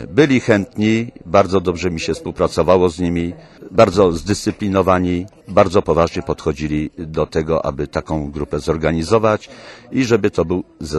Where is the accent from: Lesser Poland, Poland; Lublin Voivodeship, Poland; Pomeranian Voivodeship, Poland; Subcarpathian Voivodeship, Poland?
Lesser Poland, Poland; Zielonki; now in Owczary, Poland; Ja ogólnie pochodzę z Zielonek, ale już większość lat spędzam w Owczarach